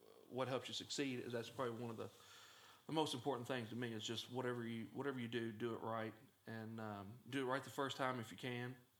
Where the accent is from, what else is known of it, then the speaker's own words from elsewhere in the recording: Kentucky, United States; Yeah, I, growing up in Oldham County, like everybody else, I started farming and working in the construction industry